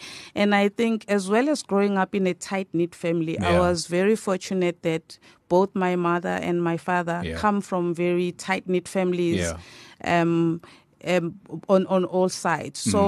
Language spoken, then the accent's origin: English; Umlazi, KwaZulu-Natal, South Africa; also born or lived in Soweto; even though I grew up in Mlazi, you know.